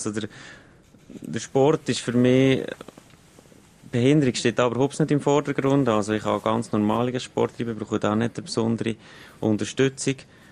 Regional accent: Frutigen, Bern, Switzerland; als Berner Oberländer, also ich bin zu Frutigen aufgewachsen

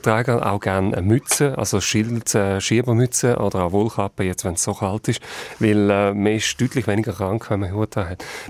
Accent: Netherlands; German is a second language; now in Switzerland; aber einen Helm sträube ich mich als Holländer sogar auf dem Velo dagegen.

